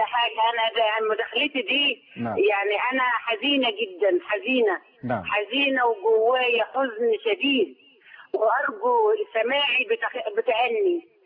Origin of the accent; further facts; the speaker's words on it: Egypt; يعني الدين موات عندنا في مصر، ولكن احنا متدينين.